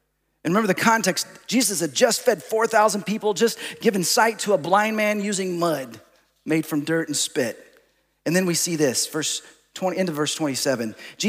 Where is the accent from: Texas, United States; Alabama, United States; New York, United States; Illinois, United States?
Texas, United States; Dallas-Fort Worth; moved away as an adult; also born or lived in Seattle; now in Los Angeles, United States; I grew up in Dallas-Fort Worth and ended up moving with my new bride to Seattle and then to Los Angeles, where we served for 17 years in those 2 locations, far away from family and friends